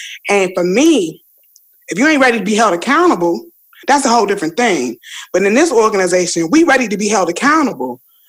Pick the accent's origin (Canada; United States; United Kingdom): United States; Washington, District of Columbia; I'm born and raised in Washington, D.C. My people have been here for over 150 years. And my great-grandmother remembers when she got electricity in Southeast D.C.